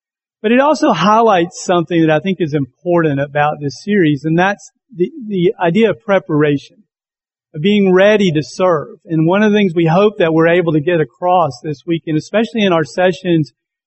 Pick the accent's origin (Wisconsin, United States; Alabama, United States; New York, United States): Alabama, United States; Birmingham; also born or lived in Tuscaloosa / Cullman; now in Atlanta, United States; I'm an Alabama guy. I was born in the state. I was born in Tuscaloosa. Grew up mostly in Birmingham, though I had two really great years in Cullman.